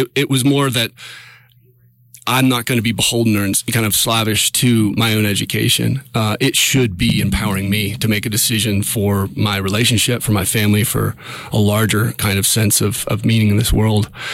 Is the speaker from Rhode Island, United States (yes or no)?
no; Tennessee, United States; That brings me back to where I'm from. I'm from Middle Tennessee. We have water aplenty.